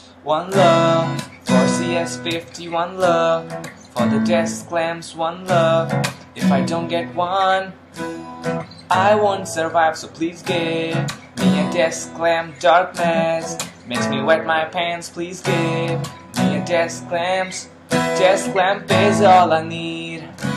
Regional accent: India; I'm from India.

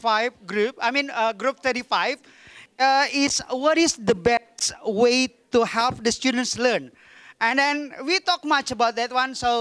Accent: Makassar, South Sulawesi, Indonesia; because I'm from Makassar in South Sulawesi.

